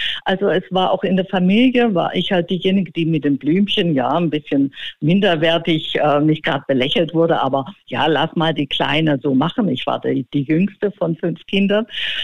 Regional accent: Stuttgart, Baden-Württemberg, Germany; in Stuttgart-Sillenbuch, wo ich aufgewachsen bin.

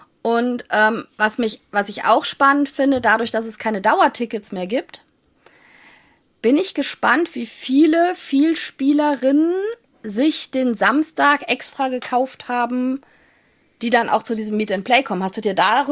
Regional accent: Germany; Ja, da waren wir zusammen als Deutsche eingeladen.

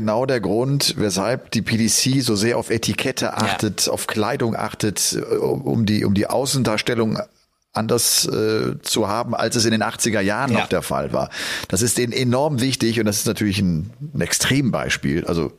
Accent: North Rhine-Westphalia, Germany; ich komme ja aus dem Kölner Raum

